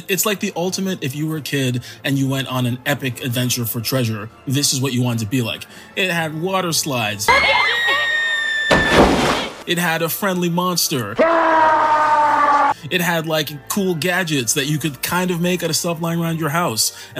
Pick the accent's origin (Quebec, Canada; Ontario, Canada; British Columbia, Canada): Quebec, Canada; Montreal; So I was born in Montreal in Côte-des-Neiges and then we moved to Pierrefonds, which is like a suburb of Montreal.